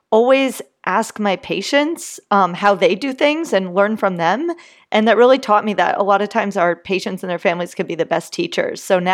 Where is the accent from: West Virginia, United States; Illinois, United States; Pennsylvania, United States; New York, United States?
New York, United States; So I am from New York originally. I went to medical school in the Bronx.